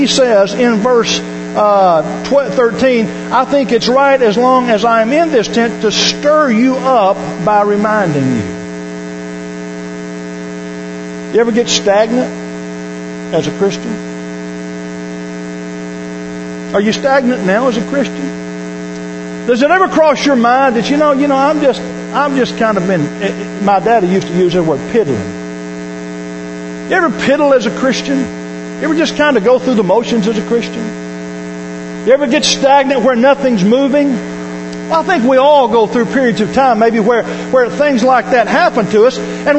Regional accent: Arkansas, United States; You know, my wife is from Florence. I am from Arkansas. My folks still live in Arkansas, and so it's been good for me to be closer to them.

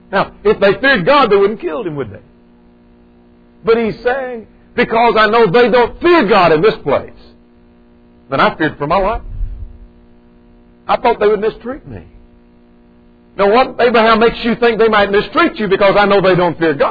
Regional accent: United States; I'm an American and I'm proud of it.

